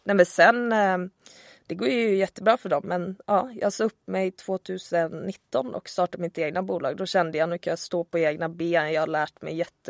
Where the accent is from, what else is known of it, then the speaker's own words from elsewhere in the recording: Gothenburg, Västra Götaland County, Sweden; Ja, men i Göteborg, jag är ju från Göteborg.